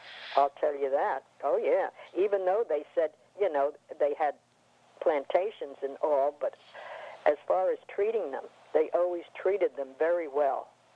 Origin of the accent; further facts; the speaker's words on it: New York, United States; I didn't know, I come from New York, and I didn't realize that it was segregated down there.